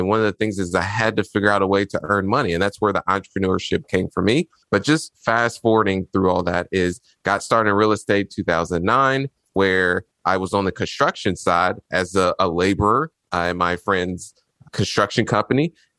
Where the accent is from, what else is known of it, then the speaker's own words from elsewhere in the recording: Indianapolis, Indiana, United States; So born and raised in Indianapolis, not so good parts of the city. East side, if you're familiar with over there, Midhoffer, Post Road.